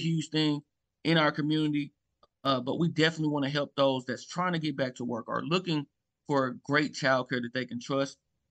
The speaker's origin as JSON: {"language": "English", "town": "Memphis", "region": "Tennessee", "country": "United States", "tie": "born or raised there"}